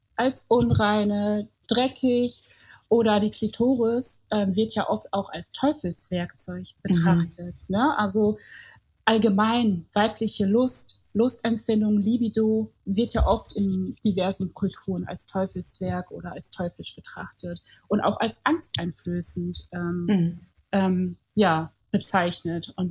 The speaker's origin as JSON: {"language": "German", "country": "Côte d’Ivoire", "tie": "born or raised there", "said": "ich als kleines Mädchen in der Elfenbeinküste habe mir ja auch nie Gedanken drüber gemacht, ach Mensch, vielleicht gehst du nicht in die Schule oder so."}